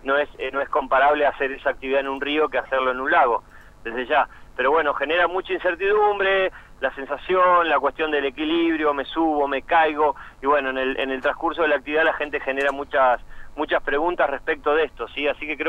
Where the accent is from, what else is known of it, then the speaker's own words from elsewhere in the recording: Patagonia, Argentina; somos patagónicos, sabemos que vivimos acá